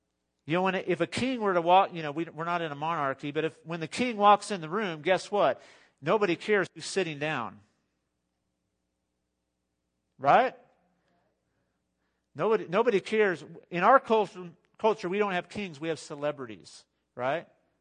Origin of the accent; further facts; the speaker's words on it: California, United States; You know, some of us who grew up in the Bible Belt, not me, but I grew up in California, the non-Bible Belt.